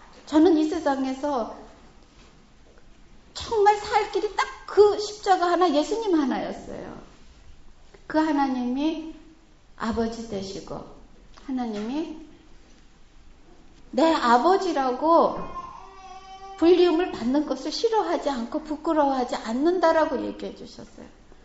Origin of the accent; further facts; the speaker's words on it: South Korea; now in Japan; 일본 땅에서 살면서 내가 언제든지 하나님의 딸이에요, 언제든지 나는 한국 사람이에요